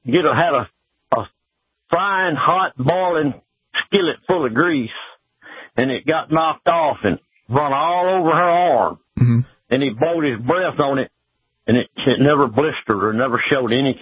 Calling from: Texas, United States

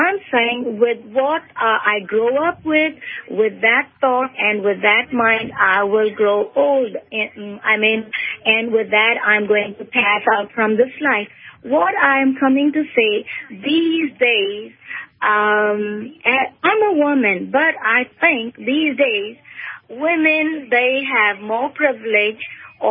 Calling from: North Carolina, United States; calling from North Carolina.

